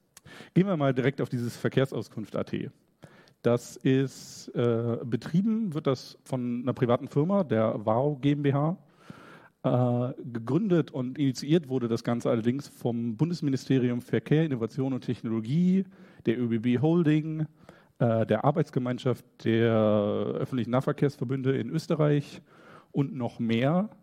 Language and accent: German; Germany; also ich komme aus Deutschland